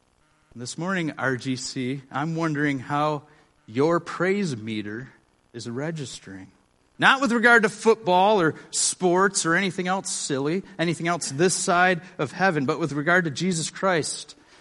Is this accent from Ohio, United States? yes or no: no; Buffalo, New York, United States; But I grew up near Buffalo. I lived in Buffalo for many years.